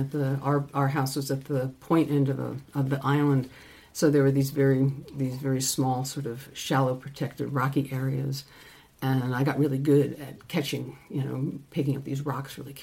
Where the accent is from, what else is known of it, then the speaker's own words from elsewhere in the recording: Troy, New York, United States; I grew up in Troy, New York, lived there. You know, we didn't move or anything, lived in Troy.